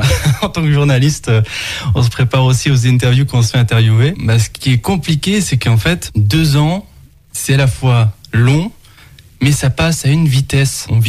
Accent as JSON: {"language": "French", "region": "Occitanie", "country": "France", "tie": "born or raised there", "said": "je cherchais dans ma région natale, autour de Montpellier, autour de Agde, parce que je voulais pas trop quitter ma famille"}